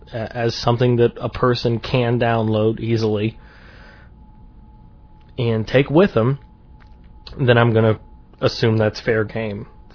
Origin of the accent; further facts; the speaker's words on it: United States; I'm an American. I really like being an American.